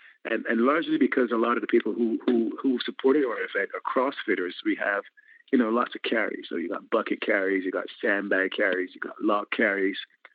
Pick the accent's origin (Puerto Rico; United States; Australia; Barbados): Barbados; I'm in Barbados, I'm from Barbados, and I own a health club here in Barbados called Surfside Wellness Center